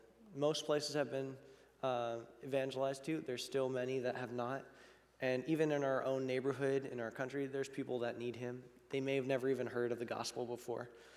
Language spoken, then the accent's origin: English; India; also born or lived in United States / Beirut, Lebanon; I grew up in India for 12 years, and then I came back to the States for 3, and then my family, we moved to Beirut, Lebanon in the Middle East.